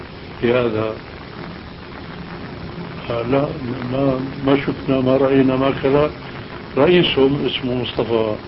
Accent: Aleppo, Aleppo Governorate, Syria; وأنا من حلب

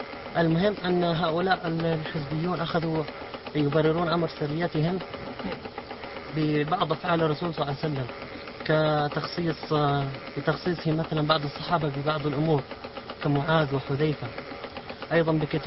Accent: Yemen; يوجد عندنا في اليمن

